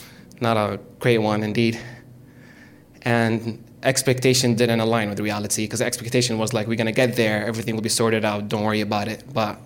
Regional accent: Syria; also born or lived in Riyadh, Saudi Arabia; we had to escape Saddam Hussein bombing Riyadh through the desert to Jeddah and then back to Syria, where we settled.

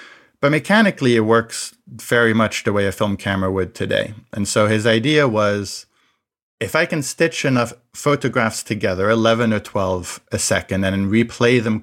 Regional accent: France; I grew up in France

